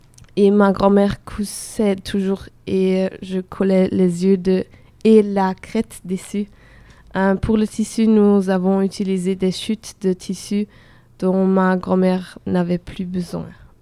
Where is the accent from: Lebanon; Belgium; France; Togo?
Belgium; je viens de Belgique et j'habite dans une petite village